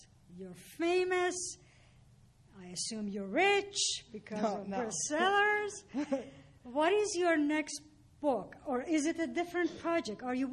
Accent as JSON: {"language": "English", "country": "Iran", "tie": "born or raised there", "second_language": "English", "moved": "yes", "said": "as an Iranian, I, born and raised in Iran"}